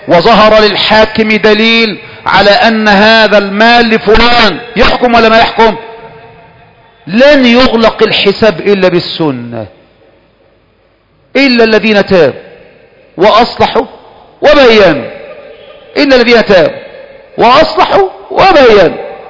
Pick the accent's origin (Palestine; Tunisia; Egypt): Egypt; من عندنا كمصريين